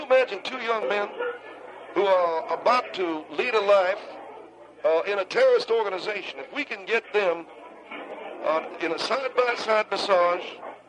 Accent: West Virginia, United States; accent: West Virginia; Well, it's my West Virginia accent, I guess.

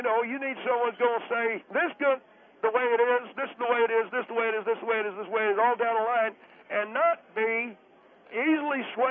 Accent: Northeast, United States; I didn't say party. I said party. Party. I'm sorry. I come from the Northeast.

